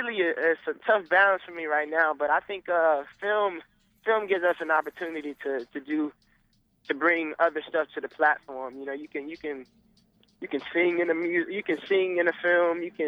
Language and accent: English; Milwaukee, Wisconsin, United States; Yeah, I'm starting off in my hometown, Milwaukee, January 19th.